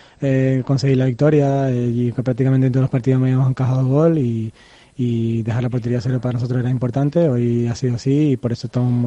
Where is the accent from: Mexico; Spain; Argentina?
Spain; Santa Cruz de Tenerife, Canary Islands; Los dos somos chicharreros